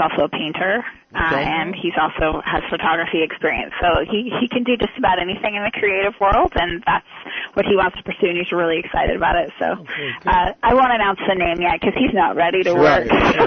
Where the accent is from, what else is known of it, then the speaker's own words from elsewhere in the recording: Pacific Northwest, United States; now in Lake Havasu City, United States; Yeah. I'm from the Pacific Northwest.